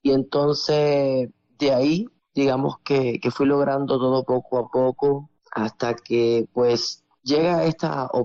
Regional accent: Holguín, Cuba; now in Havana, Cuba; yo vengo de Holguín, no soy de aquí de La Habana y pues comencé en el 2005 cuando decidí venir para acá

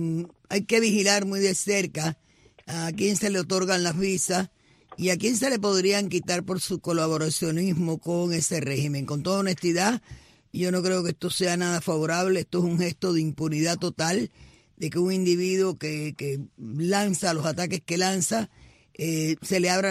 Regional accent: Oviedo, Asturias, Spain; plin, que soy de Oviedo, yo los tengo a ellos en su lugar hace muchísimo tiempo.

